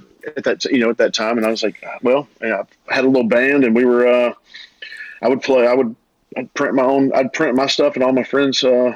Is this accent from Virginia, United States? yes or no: no; Hainesville, Louisiana, United States; I grew up in Hainesville, and then moved. And I ended up, when I started playing music, I moved to Ruston, where Louisiana Tech is